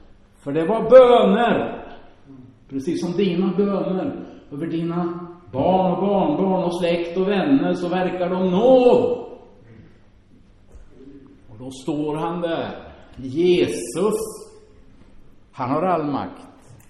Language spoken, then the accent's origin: Swedish; Finspång, Östergötland, Sweden; Nu sitter jag den här dagen på en parkbänk hemma i Finspång, jag kommer ifrån